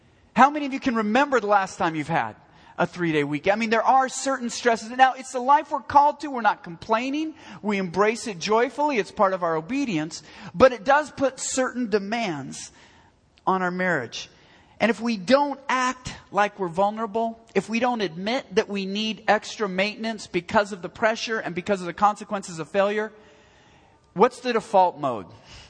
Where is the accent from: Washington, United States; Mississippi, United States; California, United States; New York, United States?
Washington, United States; Seattle; I grew up in the Seattle area, not that far from Tacoma, where there was an Air Force base called McCord Air Force Base.